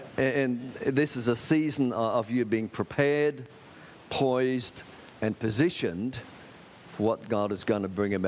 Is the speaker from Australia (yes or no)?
yes; Australia; now in China; I'm from Australia, the land of koalas and kangaroos.